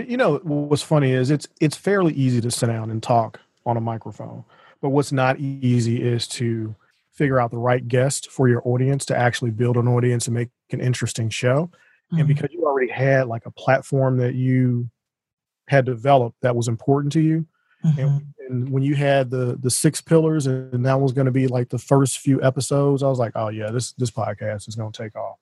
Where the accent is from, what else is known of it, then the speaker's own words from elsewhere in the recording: St. Louis, Missouri, United States; Yes, you did. In my hometown.